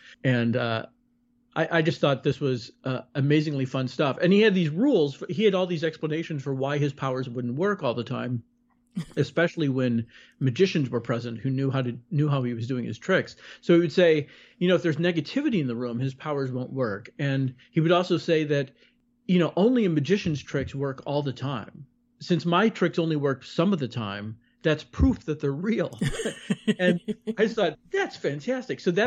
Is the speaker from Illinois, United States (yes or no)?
yes; Chicago, Illinois, United States; Growing up in Chicago, I was reading about growing up in the suburbs. I didn't realize how many mob hits were going on all around me.